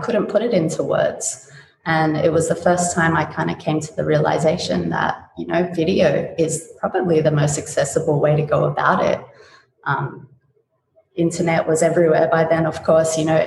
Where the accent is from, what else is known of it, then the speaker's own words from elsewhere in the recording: Australia; born there; I was born in Australia, but I have a mixed Arabic heritage. So we actually recently found out that my grandmother is Egyptian, but a majority of them grew up in Lebanon.